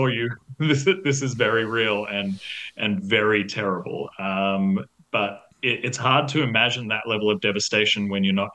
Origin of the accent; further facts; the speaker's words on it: Western Australia, Australia; like I'm more specifically from Western Australia where they had a hard border